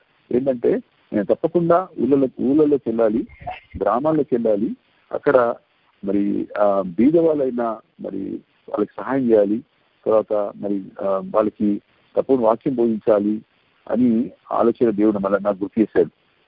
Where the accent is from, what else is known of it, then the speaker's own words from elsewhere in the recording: Warangal, Telangana, India; లేదు అంటే మా సొంత ఊరు వరంగల్లు అక్కడికి వెళ్ళిపోయి అక్కడ ఫ్లైట్ చూడుకుందామా.